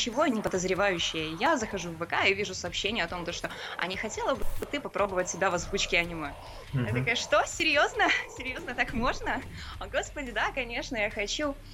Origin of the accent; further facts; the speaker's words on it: Kyiv, Ukraine; Я из Киева, Украина.